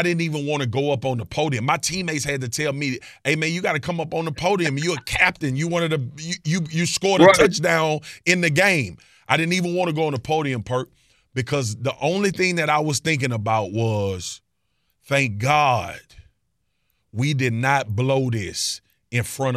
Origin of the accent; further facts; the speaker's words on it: Baton Rouge, Louisiana, United States; I had 30 family members in the stands. I'm from Baton Rouge, Louisiana.